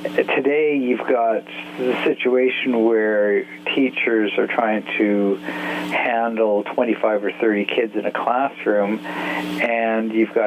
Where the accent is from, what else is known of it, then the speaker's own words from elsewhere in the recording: Canada; I'm Canadian.